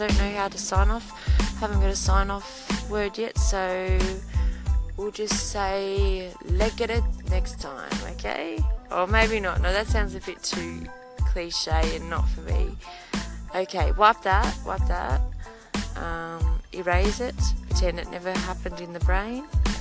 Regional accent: Australia; I'm from Australia

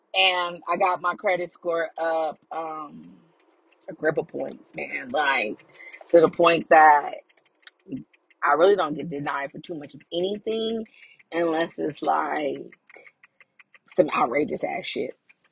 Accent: San Bernardino, California, United States; he's been to San Bernardino, which I grew up in San Bernardino.

